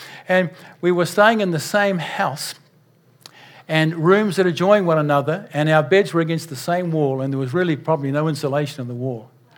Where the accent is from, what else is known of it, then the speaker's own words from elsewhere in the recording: New Zealand; When I was a boy growing up in New Zealand